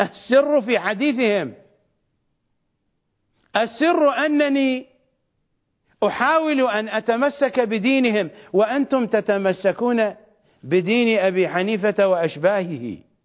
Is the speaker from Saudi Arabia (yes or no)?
no; Iraq; كونوا لا لنا ولا علينا، بلهجتنا الشعبية العراقية، اكفونا شركم